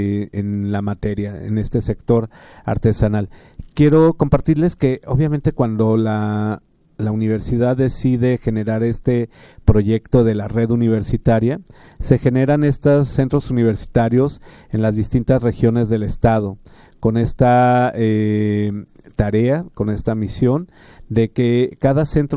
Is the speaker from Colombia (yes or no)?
no; Mexico; este legado importantísimo que nos da identidad como mexicanos en todo el mundo.